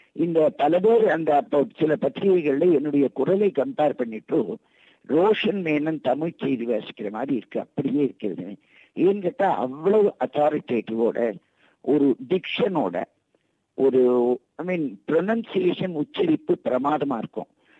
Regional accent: Mumbai, Maharashtra, India; also born or lived in Delhi; நான் இப்போது ஓய்வு பெற்றவின் தங்கியிருப்பது பம்பாய் மாநகரத்தில். அங்குதான் நான் பிறந்தேன், வளர்ந்தேன், படித்தேன், மனமுடித்தேன். மனமுடித்ததற்கு என் கணவருடன் சேர்ந்து தலைநகர் தில்லிக்கு போய்விட்டேன்.

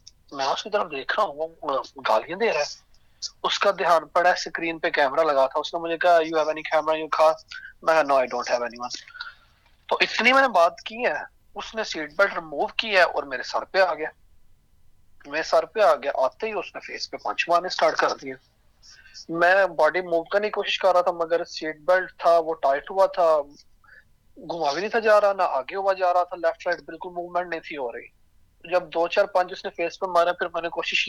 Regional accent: Gujranwala, Punjab, Pakistan; now in Perth, Australia; میں ابھی پرتھ میں رہ رہا ہوں اور پاکستان سے میں گجراوالا سے ہوں۔ مجھے یہاں پرتھ میں تقریباً 4 سال ہو گئے

